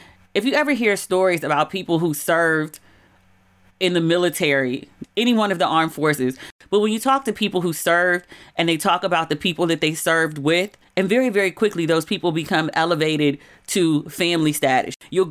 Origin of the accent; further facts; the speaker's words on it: Maryland, United States; accent: Maryland; I can hear my Maryland accent again.